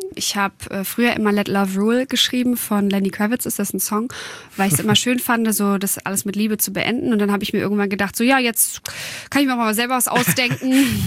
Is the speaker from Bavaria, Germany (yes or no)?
no; Hanover, Lower Saxony, Germany; born or raised there